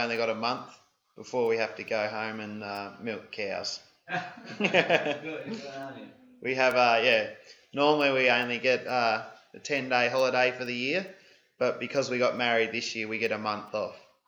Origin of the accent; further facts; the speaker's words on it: Australia; We're from Australia.